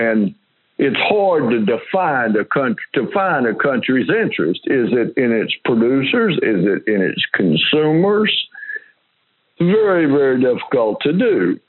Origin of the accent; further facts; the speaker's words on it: the South, United States; And I'm from the South, and we lost a war.